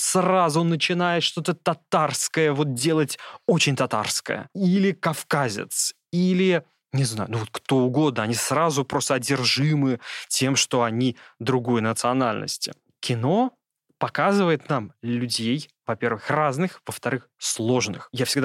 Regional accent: Tashkent, Uzbekistan; Я говорю на русском языке, но родился я в Узбекистане, вырос я в Ташкенте.

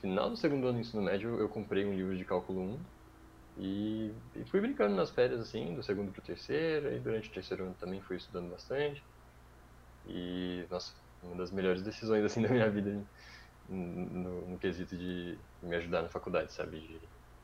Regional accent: Valinhos, São Paulo, Brazil; also born or lived in Campinas; Nasci em Campinas, aí do lado, e fiquei 3 anos lá. E aí, dos 3, 4 anos até os 15, eu fiquei em Valinhos.

